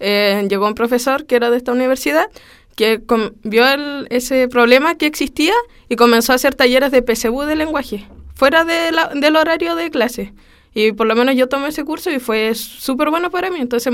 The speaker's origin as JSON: {"language": "Spanish", "town": "La Unión", "region": "Los Ríos", "country": "Chile", "said": "Yo soy de La Unión y viajo todos los días acá a Osorno."}